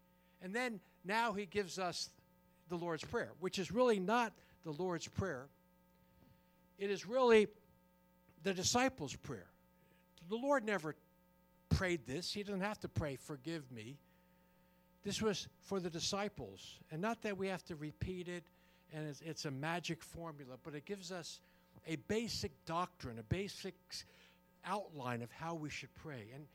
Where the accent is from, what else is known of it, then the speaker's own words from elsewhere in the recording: New Jersey, United States; I'm from New Jersey, so excuse me.